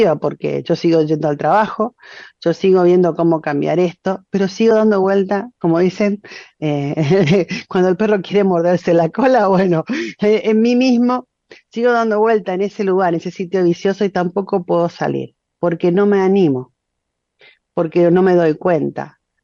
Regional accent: Resistencia, Chaco, Argentina; now in Buenos Aires, Argentina; Me reía porque cuando hablaba y contaba mi experiencia cuando salí de Resistencia, les cuento que me pienso ir de Buenos Aires también.

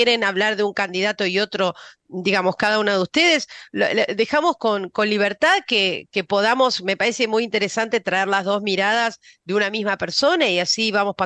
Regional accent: Argentina; me gusta porque también nos hacen reflexionar como argentinos, ¿no?

